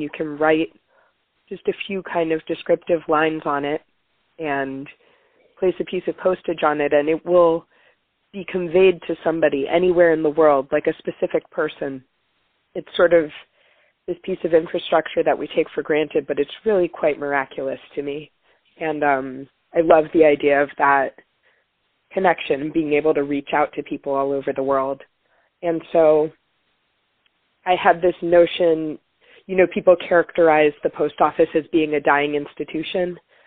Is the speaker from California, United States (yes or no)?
yes; California, United States; I grew up in California, which obviously has a huge population of Mexican heritage or Mexican people, immigrants. And so growing up in the Bay Area, I was surrounded by that culture a lot.